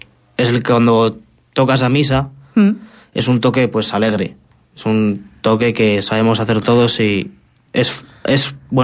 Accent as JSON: {"language": "Spanish", "town": "Santa Eufemia del Barco", "region": "Castile and León", "country": "Spain", "tie": "born or raised there", "said": "En Santa Eufemia del Barco, sí, señor. Yo un día estaba en el pueblo"}